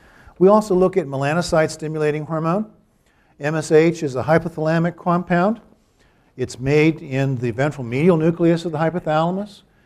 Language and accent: English; Pocomoke City, Maryland, United States; In my hometown of Pocomoke, Maryland, there was first outbreak of Fusteria illness in 1997, 1998.